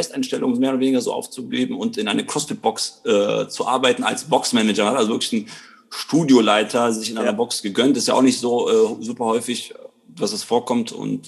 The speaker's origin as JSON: {"language": "German", "town": "Krefeld", "region": "North Rhine-Westphalia", "country": "Germany", "tie": "born or raised there", "said": "ich bin 36 Jahre, bin aus Krefeld, bin hier geboren und habe drei Kinder"}